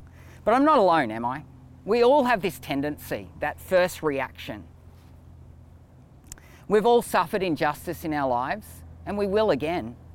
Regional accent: Australia; I'm also an Australian, heterosexual Christian male.

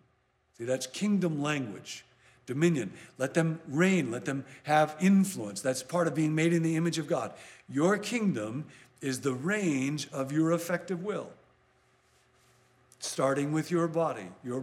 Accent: California, United States; I've been to Paris, but I'm not Parisian. I'm Californian.

